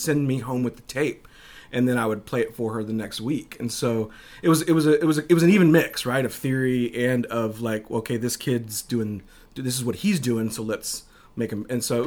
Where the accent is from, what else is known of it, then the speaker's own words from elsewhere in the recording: San Antonio, Texas, United States; You know, I come from San Antonio where we've got if you stack the white pages and the yellow pages, you got a good 2 feet on you know?